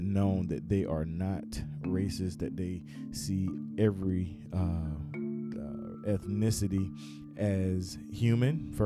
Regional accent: Southeast, United States; I grew up in the Southeast. I've experienced racism in my face.

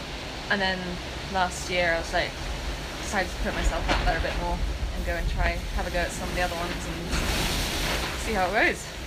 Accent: London, United Kingdom; I came from a pretty unusual background for a runner, I think, in that I grew up in London

